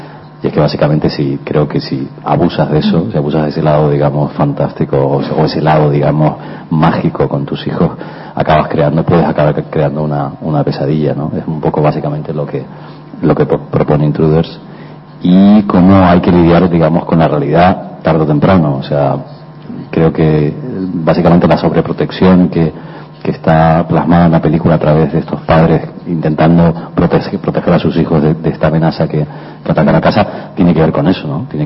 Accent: Spain; nunca, jamás sería imposible desestimar mi faceta como cineasta español, porque es lo que soy y es de lo que me alimento. O sea, me alimento básicamente de mi cultura y de mi país

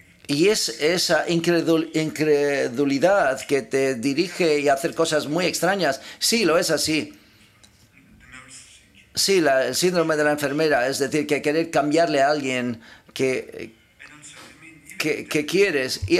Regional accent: Miami, Florida, United States; Soy de Miami, así que te entiendo. Es una mezcla hispánica.

